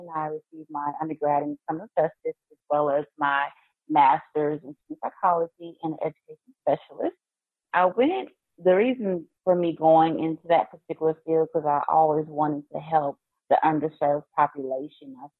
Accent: Miami, Florida, United States; also born or lived in Lakeland / Tallahassee; now in Atlanta, United States; Well, yeah, I'm originally from Miami, and my family and I, we moved to Lakeland, Florida, which is Central Florida. Then I've lived there for almost 10 years.

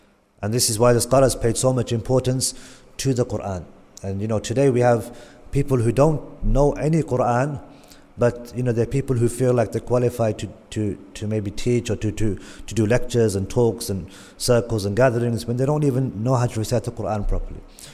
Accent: Medina, Medina Province, Saudi Arabia; he knew more about the genealogy of the people in Medina than I did, even though I was from Medina.

